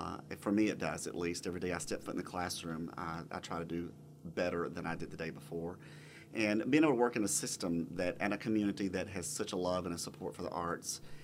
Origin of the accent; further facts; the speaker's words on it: United States; I was fortunate enough growing up there to have an incredible choral director